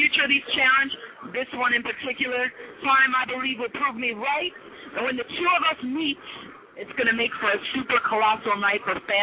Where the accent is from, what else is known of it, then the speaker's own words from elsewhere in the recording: Cleveland, Ohio, United States; Sure, I'm from Cleveland, you know, and if you know anything about Cleveland, you know, people that have strong will come from there.